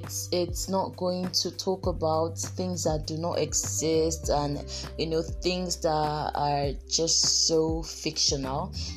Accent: Buguma, Rivers, Nigeria; I'm a 200 level medical student of River State University, and I'm from River State. I'm from Buguma, Asaritori local government of Nigeria.

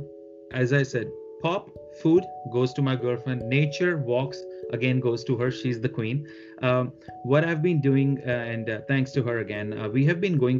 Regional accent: India; English is a second language; we are from India.

